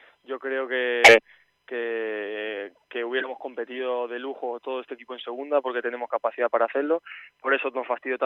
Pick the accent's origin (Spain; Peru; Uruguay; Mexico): Spain; toda mi familia es argentina, yo soy española, sí.